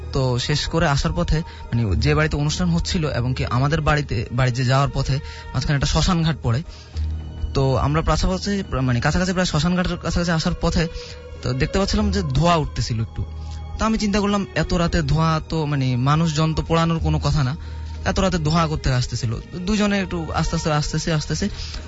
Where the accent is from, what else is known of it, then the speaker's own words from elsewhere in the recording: Dhaka, Dhaka Division, Bangladesh; জুরাইন থেকে আসছি